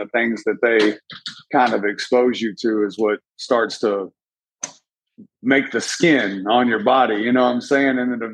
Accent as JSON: {"language": "English", "region": "Tennessee", "country": "United States", "tie": "born or raised there", "also_born_or_lived": "San Diego, California", "said": "I was born in San Diego, California, because that's where my dad was stationed in the Navy. Not long after I was born, my dad retired from the Navy, and he moved me and my mother and him. We moved back here to their hometown, Bedford County, Tennessee"}